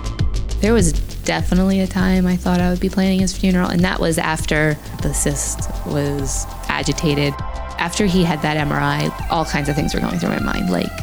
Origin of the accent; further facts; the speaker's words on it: Baltimore, Maryland, United States; I am from Baltimore.